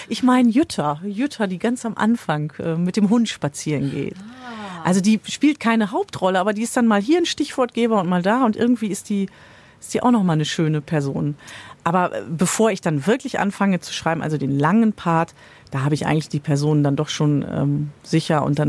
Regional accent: Westbevern, North Rhine-Westphalia, Germany; also born or lived in Berlin; das spielte ja in meinem Heimatdorf Westbevern und ich war wirklich lange in Berlin gewesen, bin zurückgekommen, dahin gezogen

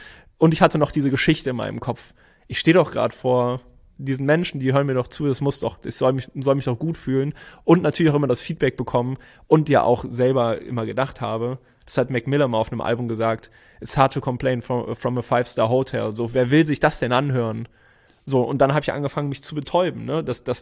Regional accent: Hennef, North Rhine-Westphalia, Germany; in einem kleinen Ort bei mir in Hennef in der Nähe, wo ich aufgewachsen bin, bei Köln.

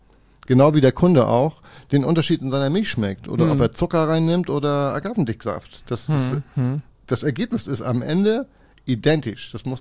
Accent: Kiel, Schleswig-Holstein, Germany; born or raised there

